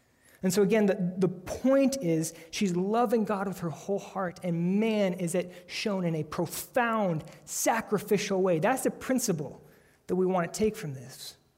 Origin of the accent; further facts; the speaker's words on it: United States; just because we are American Christians and we are phenomenally wealthy